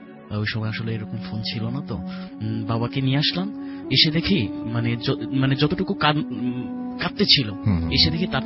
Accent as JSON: {"language": "Bangla", "town": "Motijheel", "region": "Dhaka Division", "country": "Bangladesh", "said": "এসছি মতিঝিল থেকে।"}